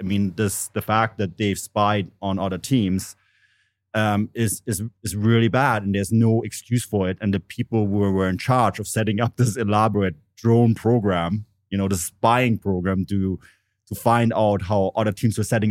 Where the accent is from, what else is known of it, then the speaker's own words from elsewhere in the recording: Germany; also born or lived in Canada; I mean, I have to point out I'm a dual national. So I grew up in Germany and in Canada. And I grew up in a soccer country and a non-soccer country at the same time.